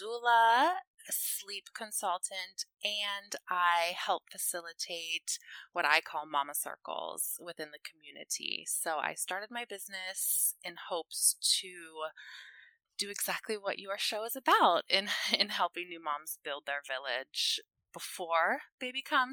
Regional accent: Ohio, United States; now in Washington, D.C., United States; My family and I are currently in the Washington, D.C. area. I'm originally from Ohio, and we've been here about 10 years now. So this is now our home.

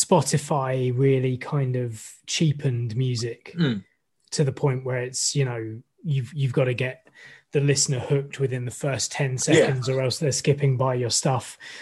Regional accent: Maidstone, South East England, United Kingdom; I mean, I grew up in Maidstone.

